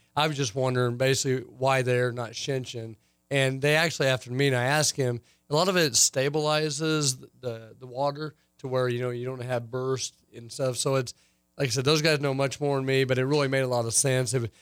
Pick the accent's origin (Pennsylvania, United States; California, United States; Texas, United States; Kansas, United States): Kansas, United States; now in Hays, United States; when I moved to Hayes, you know, I moved from Western Kansas where you use water all the time.